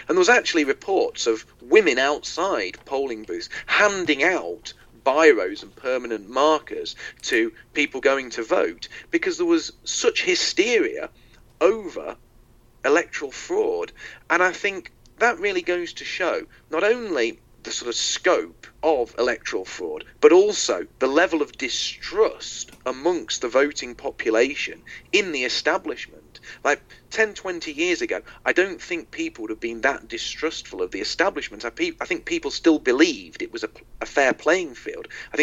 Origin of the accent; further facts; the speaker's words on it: United Kingdom; because obviously I'm from Britain.